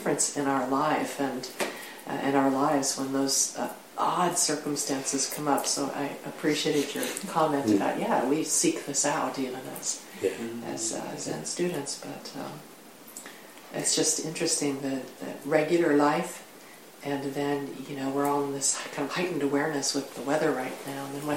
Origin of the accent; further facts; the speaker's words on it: Seattle, Washington, United States; You know, I'm visiting here from Seattle, staying for a while